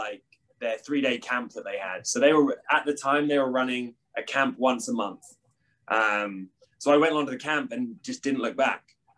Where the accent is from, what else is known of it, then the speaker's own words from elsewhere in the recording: East of England, United Kingdom; So I was born in Galston, which is in Norfolk, which I just tell everyone Norwich, because that's the closest like city to where I'm from. I'm from like a small like seaside beach town that is just, it's a very small kind of area.